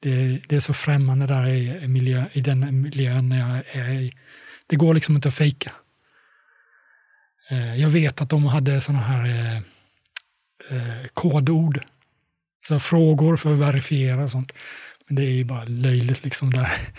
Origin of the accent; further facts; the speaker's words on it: Sweden; och att jag är svensk